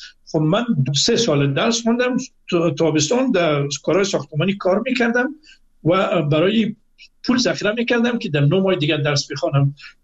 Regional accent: Afghanistan; now in Mashhad, Iran; گفتم من از افغانستان آمدم، همین کاپی نمرات خود از لیسه سلطان محمود غزنی من گرفته بودم، غزنوی گرفته بودم،

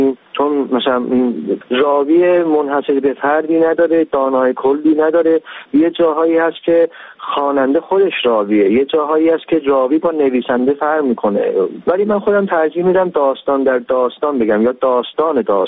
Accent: Iran; من ایرانی هستم

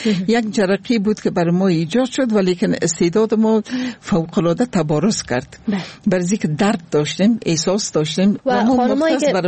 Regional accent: Afghanistan; ما صادقانه افغان هستیم

